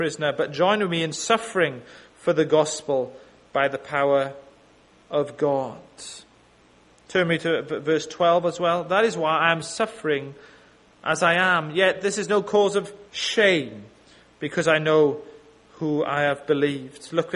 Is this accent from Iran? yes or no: no; Wales, United Kingdom; Not because I'm Welsh, or not because I'm not very good, but just mainly because I'm a Christian.